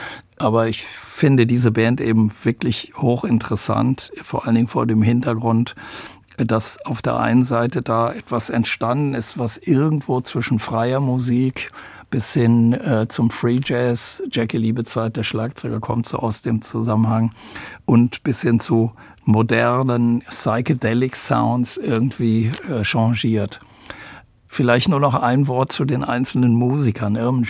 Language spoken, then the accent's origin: German; Aachen, North Rhine-Westphalia, Germany; Ich bin aus Aachen